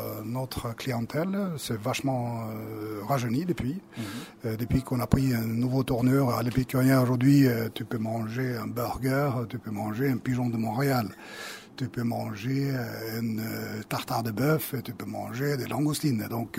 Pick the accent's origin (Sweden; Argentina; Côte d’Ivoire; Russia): Sweden; French is a second language; now in France; Bon, déjà, avec l'accent, on soupçonne quand même que je viens d'ailleurs. Donc, je viens de Suède.